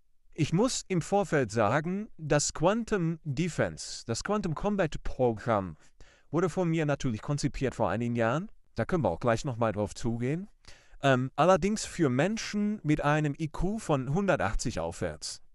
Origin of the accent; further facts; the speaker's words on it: Düsseldorf, North Rhine-Westphalia, Germany; born there; geboren 1989 in Düsseldorf-Kaiserswerth